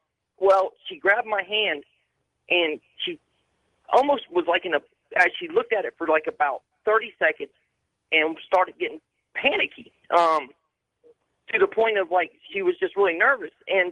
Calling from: Kissimmee, Florida, United States; I'm calling you from Kissimmee, Florida, but I'm a soldier of the 10th Mountain Division out of Fort Drum, New York, sir.

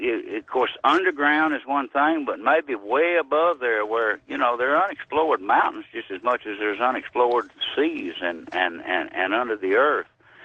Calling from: Nashville, Tennessee, United States; I'm calling from Nashville.

